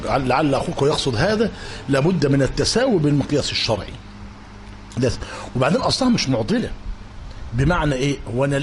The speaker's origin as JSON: {"language": "Arabic", "country": "Egypt", "said": "عندنا في مصر"}